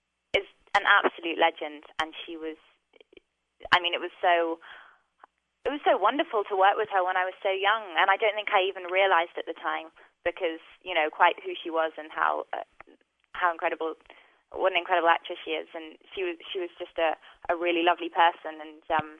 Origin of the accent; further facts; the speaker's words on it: South East England, United Kingdom; born there; I was born in England. I was born in Surrey.